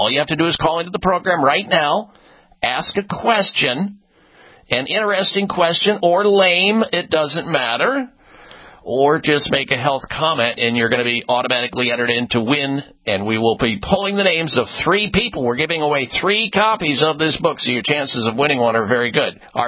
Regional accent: Midwest, United States; when I grew up in the Midwest, there was plenty of bottles of cough medicine because I had five siblings and parents

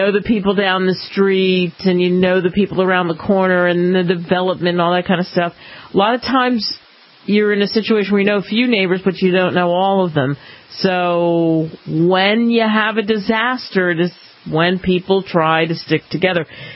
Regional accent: Colorado, United States; I grew up in Colorado, and we're kind of used to that thing here.

